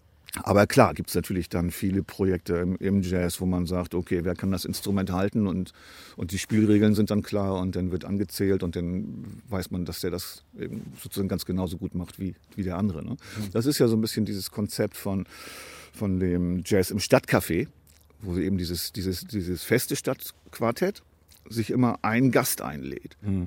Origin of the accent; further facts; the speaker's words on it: Bremen, Germany; Und als Bremer gibt es natürlich nur eine Mannschaft, die habe ich mir nicht ausgesucht.